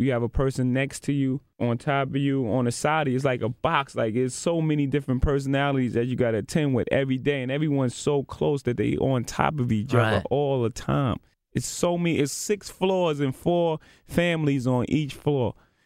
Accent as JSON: {"language": "English", "town": "Brooklyn", "region": "New York", "country": "United States", "said": "Like, from where I come from, you know what I'm saying? I'm from Marcy Projects. Brooklyn, New York is like the hood."}